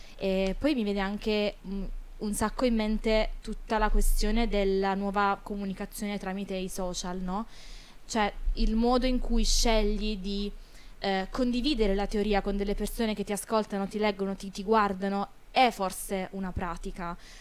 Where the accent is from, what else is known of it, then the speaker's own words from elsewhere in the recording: Matera, Basilicata, Italy; moved away as an adult; io sono di Matera, vengo dal profondo sud, e quando io vivevo ancora a Matera, prima di trasferirmi per l'università